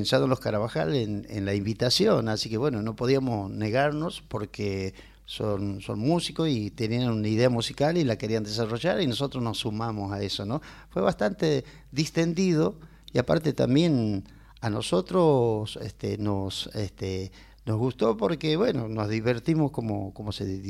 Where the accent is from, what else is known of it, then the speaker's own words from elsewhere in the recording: Santiago del Estero, Argentina; Claro, somos de Santiago del Estero